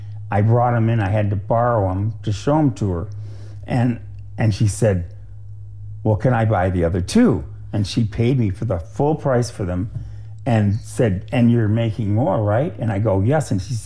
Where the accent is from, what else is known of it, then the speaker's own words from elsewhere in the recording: Detroit, Michigan, United States; also born or lived in Chicago; I grew up in Detroit 25 years, and then I lived in Chicago for 3 years, and I moved here from Chicago